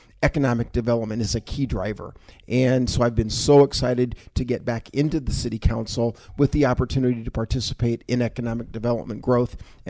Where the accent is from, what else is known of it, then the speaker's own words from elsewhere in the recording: Sioux City, Iowa, United States; since our days growing up in Sioux City